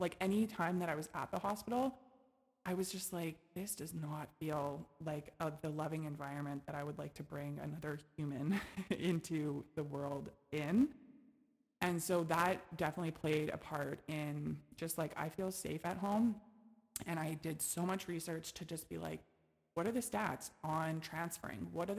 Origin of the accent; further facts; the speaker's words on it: Kelowna, British Columbia, Canada; born there; I was born in Kelowna General Hospital, and so was my brother.